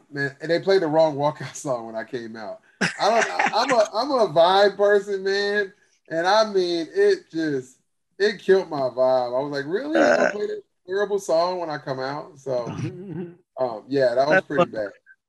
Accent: Tulsa, Oklahoma, United States; I remember all those fights other than the first one, all those were in Tulsa. So I was the hometown, and this is my first time really traveling as a fighter for real.

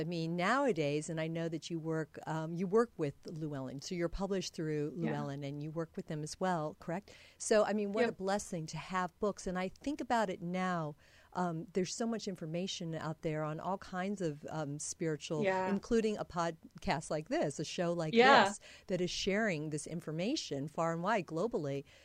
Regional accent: Midwest, United States; because I grew up in the Midwest as well.

